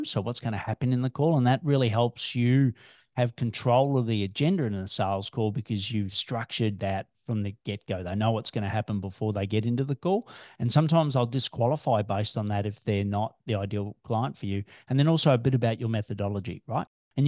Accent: Australia; so Grant's from New Zealand, I'm from Australia, it just happens to be that way

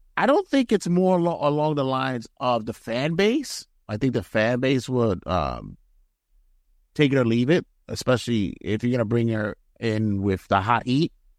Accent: New York, United States; But I'm a New Yorker. Support the team.

